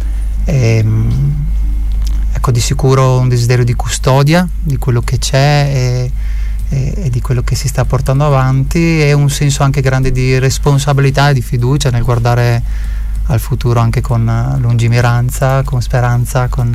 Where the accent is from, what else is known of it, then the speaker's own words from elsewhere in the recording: Veneto, Italy; anche al mio paese in Veneto ci sono i Salesiani